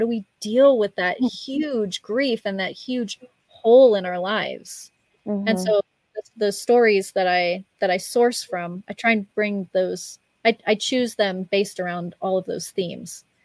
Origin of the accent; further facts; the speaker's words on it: California, United States; now in Mexico; Well, I live in Mexico, so I'm originally from California.